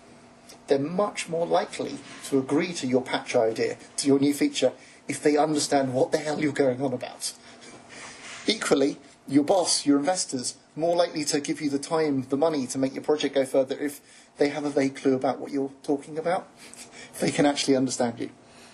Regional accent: England, United Kingdom; I mean, I speak English. I'm from England.

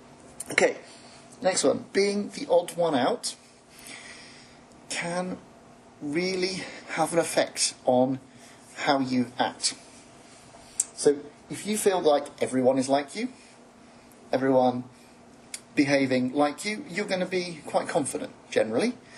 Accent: England, United Kingdom; I mean, I speak English. I'm from England.

